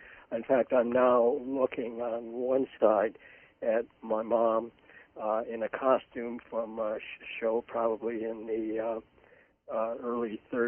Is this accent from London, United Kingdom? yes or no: yes; London, United Kingdom; born there; I was born in London, England.